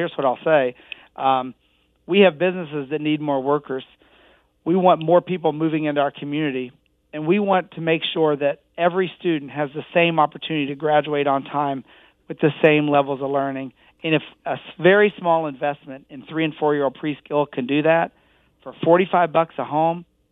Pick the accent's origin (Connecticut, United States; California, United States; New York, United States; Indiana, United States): Indiana, United States; Corydon; I grew up in Corydon, so I'm a horse racing guy.